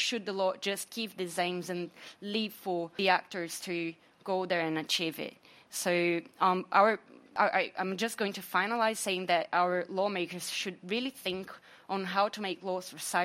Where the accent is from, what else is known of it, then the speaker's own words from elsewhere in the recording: Brazil; English is a second language; I bring here one example because I come from Brazil and we are quite excited about our new internet law.